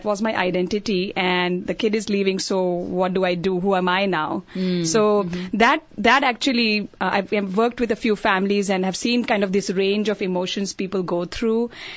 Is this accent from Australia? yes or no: no; India; which is very different than how we grew up in India